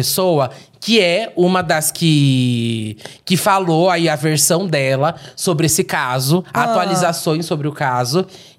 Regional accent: Ribeirão Preto, São Paulo, Brazil; Eu sou de Ribeirão Preto. Da região que ocorreu toda essa história, que é antiga.

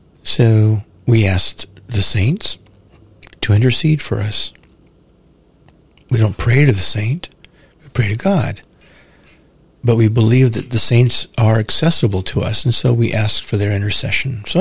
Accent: California, United States; But I, you know, growing up in California, I knew who he was.

